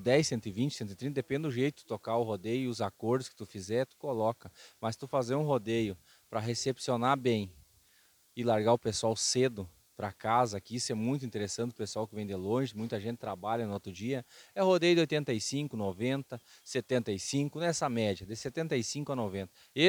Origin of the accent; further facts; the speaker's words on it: Salto do Jacuí, Rio Grande do Sul, Brazil; uns amigos lá do Salto do Jacuí, o qual tenho grande apreço da minha terra natal